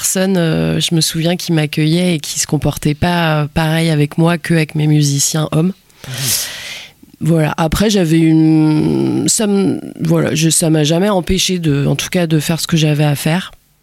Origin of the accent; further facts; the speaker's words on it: Nantes, Pays de la Loire, France; je vivais à Paris en fait, donc je jouais principalement à Paris, puis un petit peu comme je viens de Nantes, voilà, un peu dans le Grand Ouest on va dire